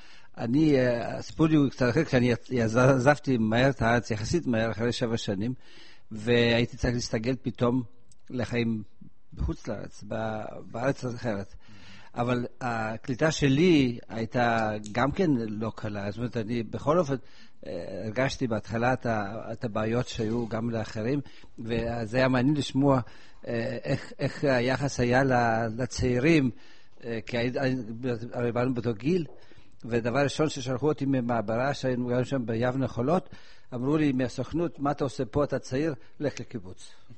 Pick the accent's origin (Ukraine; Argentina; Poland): Poland; now in Israel; אני בא מהארץ, ששם הלכתי מכות עם הפולנים, פה אני בוא לישראל